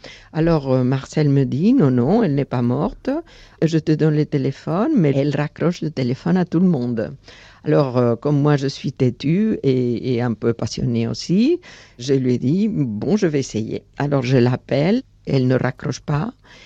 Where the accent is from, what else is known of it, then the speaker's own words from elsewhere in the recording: Spain; now in Barcelona, Spain; Bon, je suis espagnole, j'habite Barcelone.